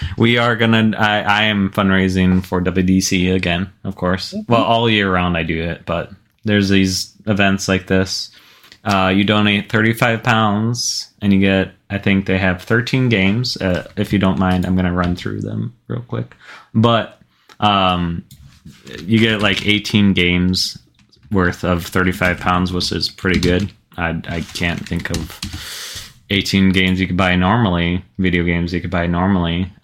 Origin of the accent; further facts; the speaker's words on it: United States; and especially like I'm an American.